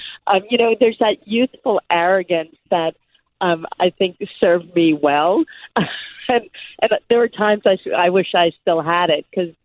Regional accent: Boston, Massachusetts, United States; I grew up in Boston in the late 60s and early 70s

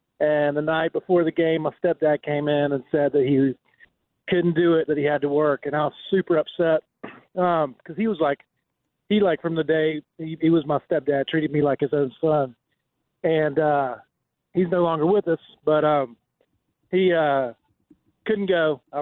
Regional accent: Athens, Georgia, United States; I grew up in Athens, and when I was in third grade, I was playing for the Athens YMCA football team, and we got to play in Sanford Stadium.

